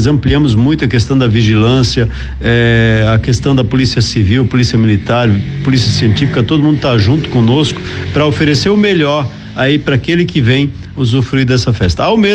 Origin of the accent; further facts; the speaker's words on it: Taió, Santa Catarina, Brazil; also born or lived in Mirim Doce; Eu nasci em Mirim Doce, me criei em Taió. Muito orgulho de ter aprendido, estudado aí na antiga escola Maria Leal Sauer, na escola isolada lá na margem esquerda, estudado aí no Colégio Estadual Luiz Bertoli.